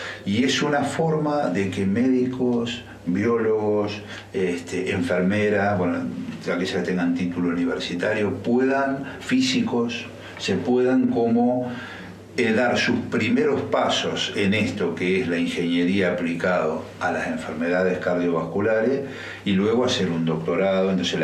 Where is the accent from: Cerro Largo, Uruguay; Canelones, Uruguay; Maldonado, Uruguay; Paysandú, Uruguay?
Paysandú, Uruguay; increíblemente yo soy nacido en Paysandú, soy sanducero. Entonces eso también me motivó saber que era en el lugar donde, bueno, yo había vivido toda mi infancia.